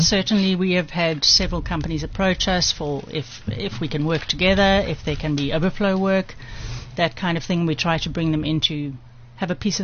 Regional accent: Durban, KwaZulu-Natal, South Africa; born there; Well, I was born in Durban.

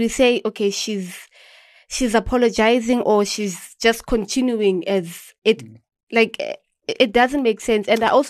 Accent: South Africa; it doesn't show that I'm from South Africa. I live in Cape Town.

